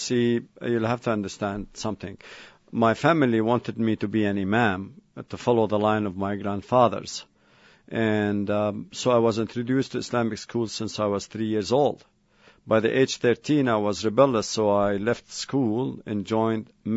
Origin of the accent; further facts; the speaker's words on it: Beirut, Beirut Governorate, Lebanon; now in Canada; I come from originally, although I'm a Canadian now, I come originally from Lebanon, Beirut. I was born in Beirut.